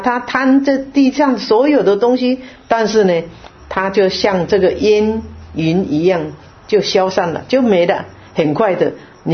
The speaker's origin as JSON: {"language": "Chinese", "country": "China", "said": "我们中国人呢，我们中国人讲到这个五福"}